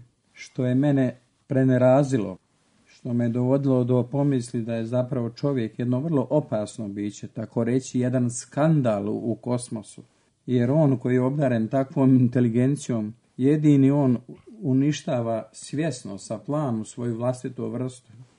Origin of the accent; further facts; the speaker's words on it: Bosnia & Herzegovina; u moj zavičaj tamo pod Grmečom, gdje sam rođen u jednoj seljačkoj familiji, odrastao i školovao se sve do odlaska na studije u Sarajevo.